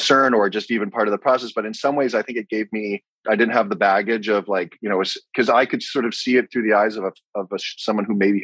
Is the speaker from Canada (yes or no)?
yes; Vancouver, British Columbia, Canada; it shoots in my hometown, Vancouver.